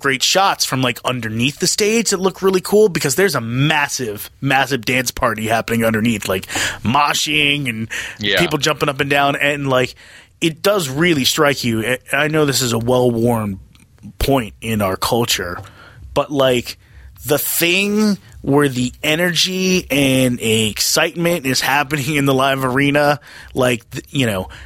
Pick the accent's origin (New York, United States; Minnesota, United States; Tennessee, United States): Minnesota, United States; I'm from Minnesota.